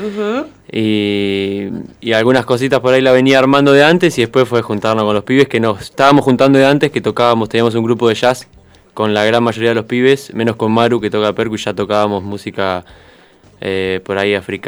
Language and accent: Spanish; Santa Rosa, La Pampa, Argentina; also born or lived in Córdoba / Buenos Aires; cuando terminé el cole, el secundario acá en Santa Rosa, volví a Córdoba. Volví porque yo nací allá.